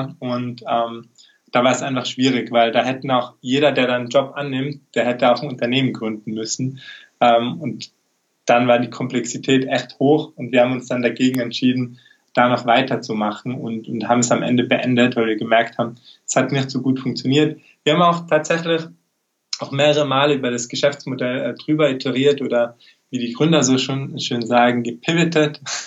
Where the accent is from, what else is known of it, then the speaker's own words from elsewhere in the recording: Tyrol, Austria; wie schon angekündigt. Ich komme eben aus Tirol